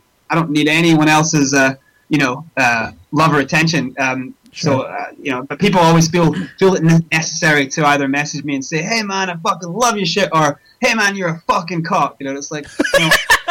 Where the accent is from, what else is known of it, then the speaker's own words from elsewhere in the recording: Scotland, United Kingdom; also born or lived in South Africa; I'm from Scotland. I was born in South Africa and I was raised in Scotland from the age of 14.